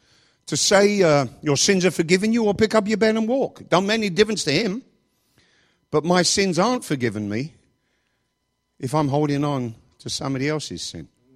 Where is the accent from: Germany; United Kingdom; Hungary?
United Kingdom; England; When I grew up in England